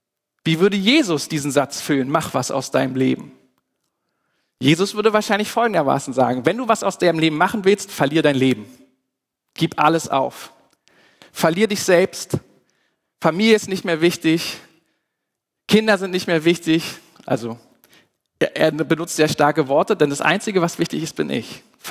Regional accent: Germany

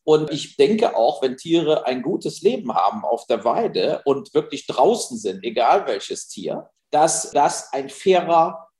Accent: Burscheid, North Rhine-Westphalia, Germany; bin eben leider auch im Burscheid mit Leberwurst, Butterbroten aufgewachsen

